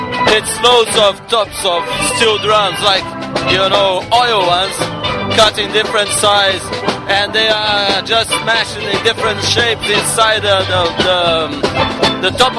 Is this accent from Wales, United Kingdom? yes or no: no; Omagh, Northern Ireland, United Kingdom; I'm from Omagh in County Tyrone in Ireland